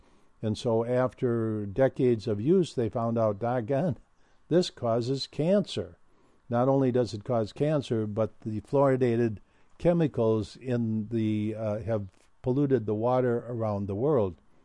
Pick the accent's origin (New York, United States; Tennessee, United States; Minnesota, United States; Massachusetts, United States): Minnesota, United States; as a kid, I grew up in Minnesota. I was born up on the Canadian border and then grew up in southern Minnesota, but always loved the North Woods.